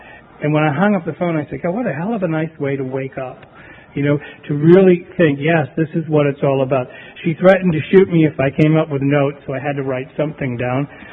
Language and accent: English; New England, United States; now in California, United States; I'm from New England, and now I'm a California crazy